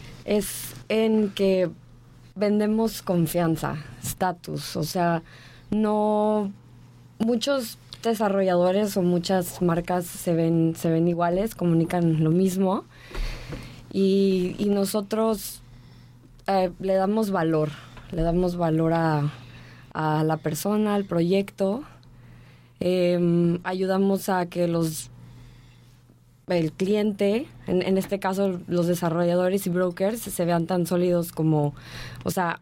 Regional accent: Guadalajara, Jalisco, Mexico; Nosotros no somos locales, venimos de Guadalajara.

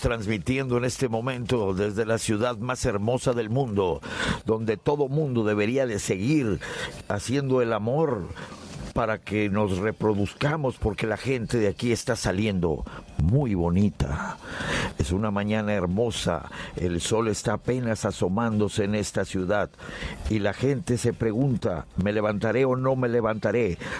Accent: Mexico City, Mexico; Yo vengo de la Ciudad de México, del Hollywood de Latinoamérica

